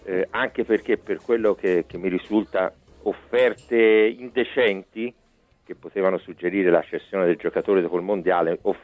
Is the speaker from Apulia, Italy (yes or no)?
no; Florence, Tuscany, Italy; non perché sono di Firenze